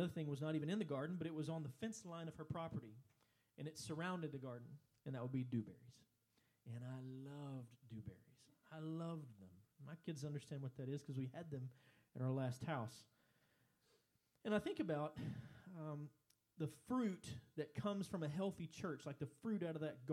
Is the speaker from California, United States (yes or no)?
no; Texas, United States; When I grew up in East Texas, we were blessed to have both grandparents living in the same town.